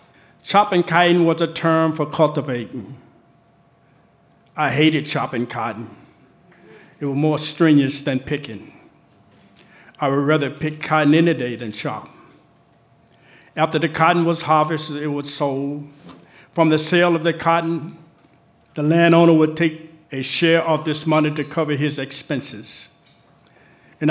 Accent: Mississippi, United States; Money, Mississippi is a little town. It's about 10 miles to the north of Greenwood. August of 1955. I grew up in the Jim Crow system.

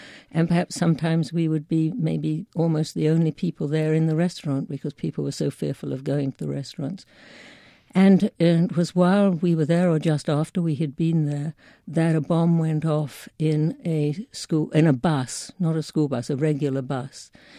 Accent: London, United Kingdom; I particularly began writing again poems during when I was growing up in London during the Second World War.

